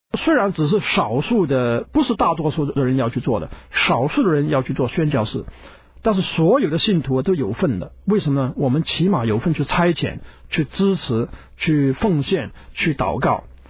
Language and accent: Chinese; China; 我中国人